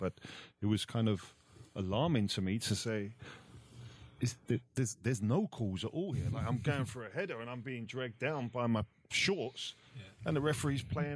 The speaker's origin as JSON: {"language": "English", "region": "England", "country": "United Kingdom", "tie": "born or raised there", "said": "growing up in England, it was partial compared to where I went to Italy"}